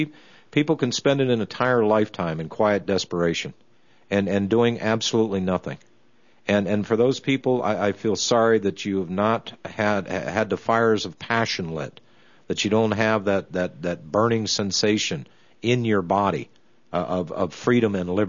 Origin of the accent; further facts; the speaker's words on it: United States; What the important thing is that I am an American, and I am acting as an American for the interest of all Americans